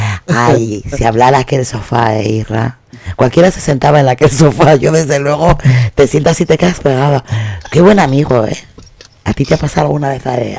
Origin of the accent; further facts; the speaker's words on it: Cuba; now in Miami, United States; ya hemos cruzado el charco, ya estamos... Nos venimos de Cuba a Miami.